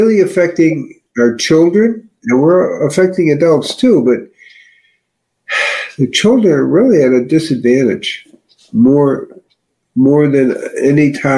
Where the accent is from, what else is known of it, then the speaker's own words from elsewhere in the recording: Chicago, Illinois, United States; Are you familiar with that? I'm from Chicago, that's why.